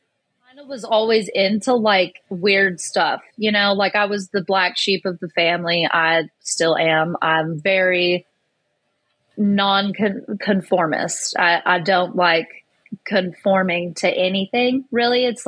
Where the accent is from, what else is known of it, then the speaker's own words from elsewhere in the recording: Texas, United States; So I grew up in the South. I'm from Texas. My family came down from the Appalachians.